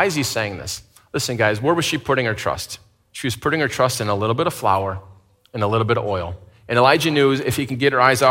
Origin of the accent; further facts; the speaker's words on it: Michigan, United States; I was going to say, look for the birds, but I'm from Michigan, so I remember there's like 3 months a year where there's birds, right?